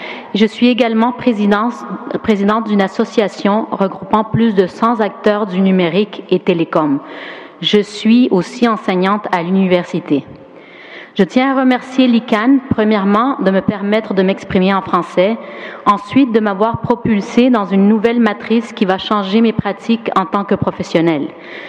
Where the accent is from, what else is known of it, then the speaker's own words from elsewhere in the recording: Guadeloupe; Je viens de la Guadeloupe des Caraïbes.